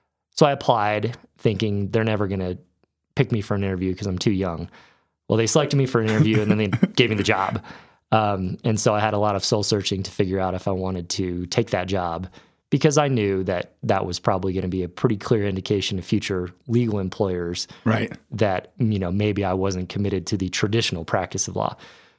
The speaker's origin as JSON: {"language": "English", "region": "Northeast", "country": "United States", "tie": "born or raised there", "said": "But going way back, grew up in the Northeast."}